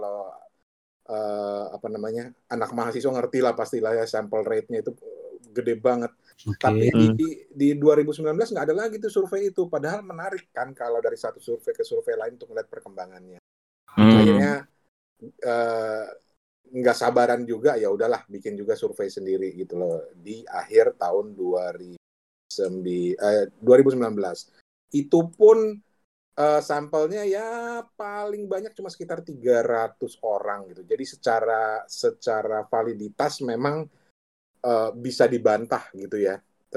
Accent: Thailand; Indonesian is a second language; Karena kita orang Thailand tuh suka party, suka

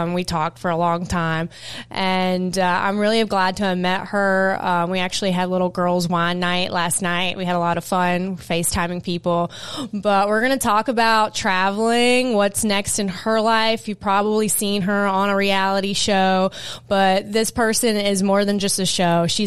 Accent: the South, United States; accent: Southern; getting my Southern accent back like cranked up full volume before I go to New York

